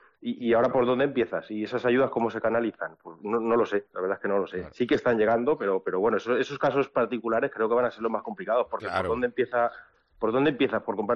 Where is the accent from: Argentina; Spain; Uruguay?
Spain; Bugarra, Valencian Community; Pues a ver, en mi pueblo, en Bugarra, sobre todo afectó a la parte de abajo del pueblo, por allí pasa el río Turia